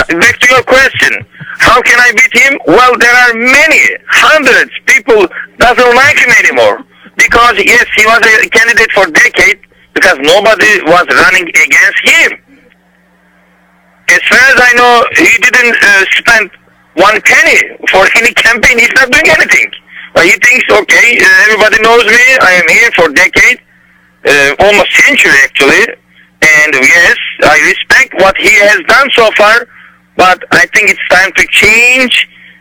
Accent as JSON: {"language": "English", "region": "Istanbul", "country": "Turkey", "moved": "yes", "said": "And I was born in Istanbul, Turkey."}